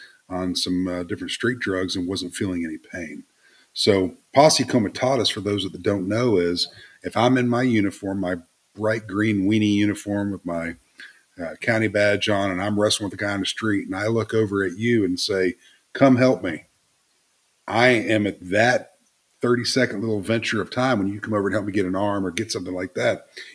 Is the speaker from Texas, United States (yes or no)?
yes; Texas, United States; I'm from Texas, guys. What's up?